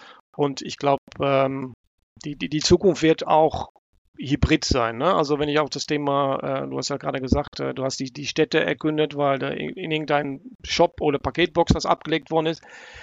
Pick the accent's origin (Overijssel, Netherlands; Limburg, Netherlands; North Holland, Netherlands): North Holland, Netherlands; Amsterdam; German is a second language; Ich kann das aus meiner Heimat berichten, in Amsterdam